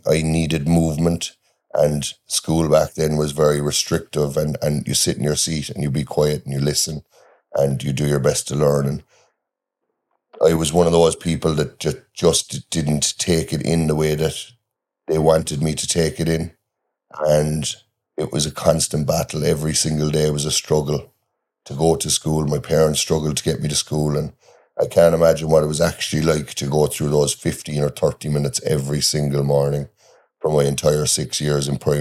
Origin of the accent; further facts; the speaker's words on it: Inishannon, Munster, Ireland; I'm from Inishannon, gateway to West Cork. Grew up there, born, raised, spent all of my childhood there, and hopefully will end up spending most of my adult life there as well. It's a great place to grow up.